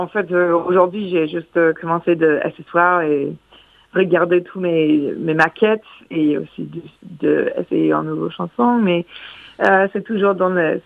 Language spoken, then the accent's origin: French; United States; accent: American; French is a second language; mon accent, c'est encore toujours super fort, parce que je parle avec la mélodie américaine, quoi.